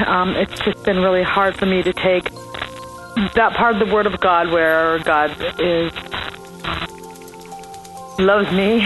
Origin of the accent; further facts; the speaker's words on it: California, United States; I'm from California.